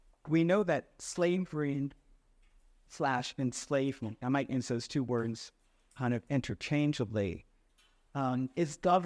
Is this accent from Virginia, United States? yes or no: no; Philadelphia, Pennsylvania, United States; I'm from Philadelphia, and Ben Franklin is our patron saint